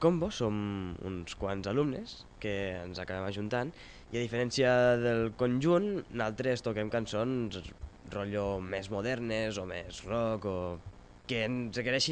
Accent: Vimbodí, Catalonia, Spain; soc de Vimbodí i doncs toco el baix, ves?

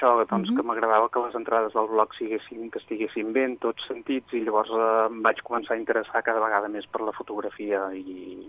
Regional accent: Vic, Catalonia, Spain; sóc un noi de Vic i sóc pastisser aficionat.

